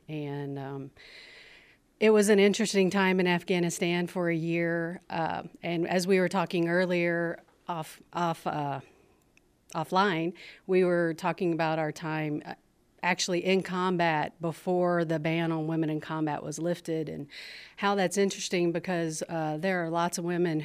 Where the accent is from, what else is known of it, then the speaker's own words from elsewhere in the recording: Mississippi, United States; now in San Antonio, United States; I'm originally from Mississippi, and now I call San Antonio home.